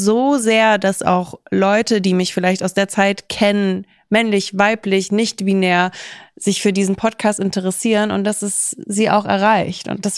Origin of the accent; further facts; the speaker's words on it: Kaiserslautern, Rhineland-Palatinate, Germany; in Kaiserslautern, wo ich herkomme, keiner versteht Matcha.